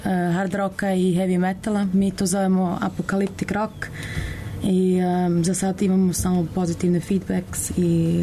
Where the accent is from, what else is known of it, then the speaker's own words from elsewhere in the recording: Schaffhausen, Switzerland; Ja sam iz Schaffhausena, to je isto, graniči se sa Nemačkom